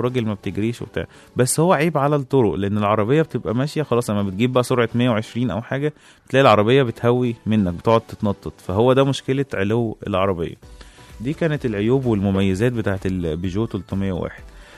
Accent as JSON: {"language": "Arabic", "country": "Egypt", "said": "عندنا في مصر"}